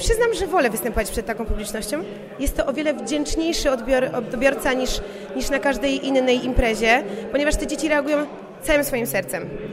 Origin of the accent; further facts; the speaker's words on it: Częstochowa, Silesian Voivodeship, Poland; Pochodzę w ogóle z Częstochowy, natomiast w gminie Mekanów mieszkam już od wielu lat